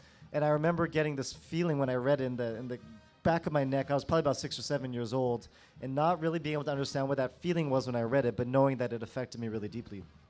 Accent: Canada; now in United States; because growing up in Canada, you don't really have the patriotism you have down here.

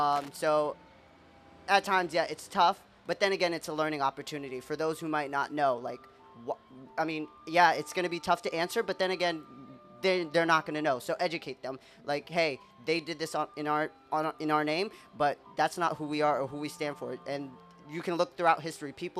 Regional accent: United States; we're just as American as anybody else, and I mean, I think that's what makes me an American Muslim.

